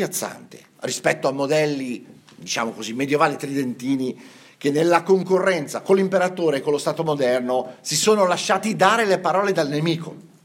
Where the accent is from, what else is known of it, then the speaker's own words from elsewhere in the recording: Savona, Liguria, Italy; io vengo da Savona